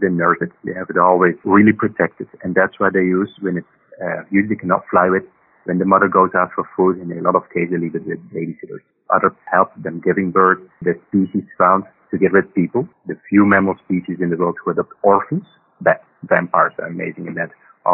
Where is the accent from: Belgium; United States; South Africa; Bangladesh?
Belgium; I'm originally from Belgium.